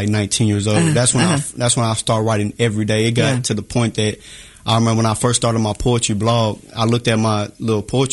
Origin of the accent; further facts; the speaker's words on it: Texas, United States; also born or lived in Louisiana / Georgia; Oh, I'm from Texas, you know. Really from everywhere from the South because I was born in Louisiana, uh-huh. raised in Georgia and Texas, but I call Texas my home because that was the last place I was at.